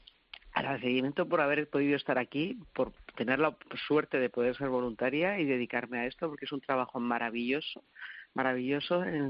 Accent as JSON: {"language": "Spanish", "country": "Spain", "said": "yo creo que es de lo que más orgullosa me puedo sentir, de cómo somos los españoles"}